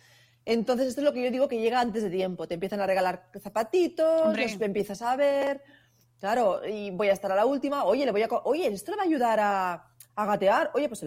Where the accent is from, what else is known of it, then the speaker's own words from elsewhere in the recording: Torredembarra, Catalonia, Spain; Pero en mi pueblo hay una radio local, en Torredembarra, donde tengo la consulta